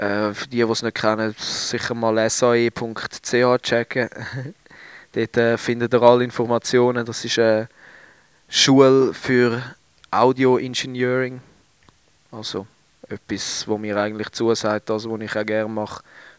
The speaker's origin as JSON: {"language": "German", "country": "Switzerland", "said": "Ja, also ich bin eigentlich waschechter Schweizer soweit. Mal muss man sagen, Eidgenosse."}